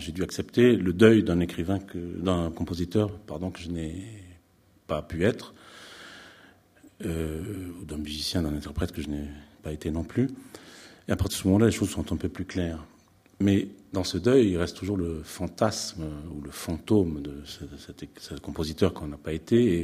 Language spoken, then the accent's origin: French; Nouvelle-Aquitaine, France; born there; Je voyais mourir le territoire sur lequel j'étais né, c'est-à-dire le village dans lequel je suis né en Corrèze.